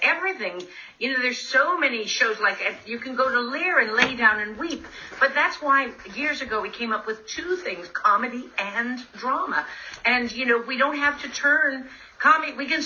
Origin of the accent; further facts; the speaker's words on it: Newfoundland and Labrador, Canada; because I'm a Newfoundlander, I do have that weird way of seeing things, or that comedic way of seeing things.